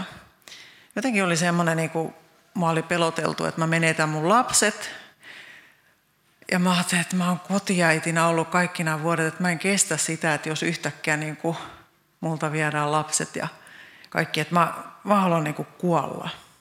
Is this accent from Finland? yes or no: yes; Southern Ostrobothnia, Finland; also born or lived in Gothenburg, Sweden; ja olen Pohjanmaalta kotoisin, vaikka kävin Ruotsissa Göteborgissa syntymässä, mutta mun äiti on härmäläinen, oikein härmähäijy ja isänkin sukujuuret on Härmässä